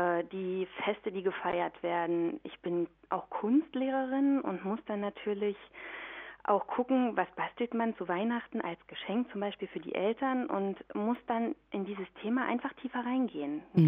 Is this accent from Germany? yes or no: yes; East Germany, Germany; now in Neuss, Germany; Naja, ich bin aufgewachsen und geboren in Ostdeutschland und da hat man mit Kirche überhaupt gar nicht viel zu tun. Also das war in meiner Kindheit nie ein Thema und dann hat mich der Beruf nach Neuss verschlagen und Neuss, erzkatholisches Neuss